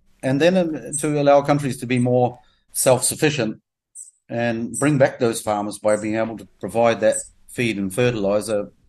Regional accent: Northland, New Zealand; now in Grenada; born in Paparoa at the foothill of the Brunduins, basically on the road out to Dargaville, the first town. I grew up on a farm. We were sheep and beef farmers in an area that was predominantly dairy.

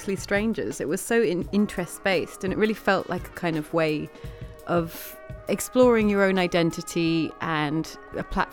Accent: New Zealand; I'm 15 from New Zealand

